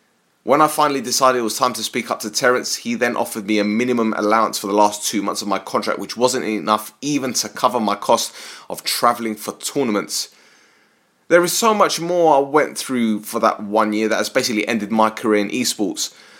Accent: Malaysia; I'm Malaysian

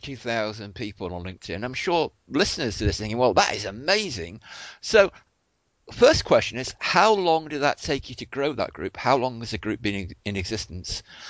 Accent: England, United Kingdom; Now, Laurent is French, I'm English.

